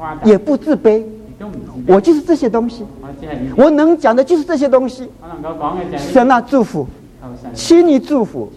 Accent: China; 这个是我们中国人的小气

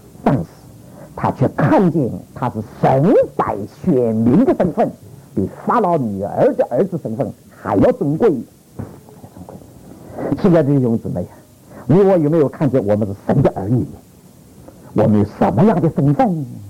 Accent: China; now in United States; 我们在这里啊，在美国啊，一下就跟美国同化了

